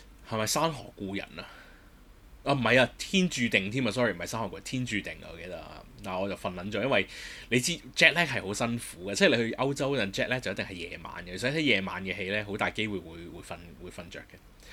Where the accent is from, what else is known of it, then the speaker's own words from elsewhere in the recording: Hong Kong; 佢知道我係香港人，